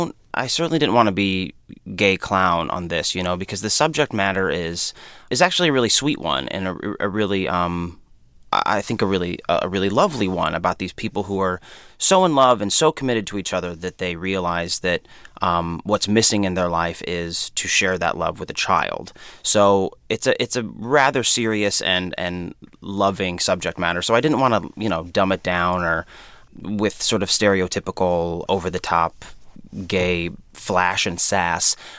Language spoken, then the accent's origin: English; Nebraska, United States; moved away; He's from Indiana. I'm from Nebraska. We were both raised Catholic. We both moved to, you know, big cities sort of as soon as we could.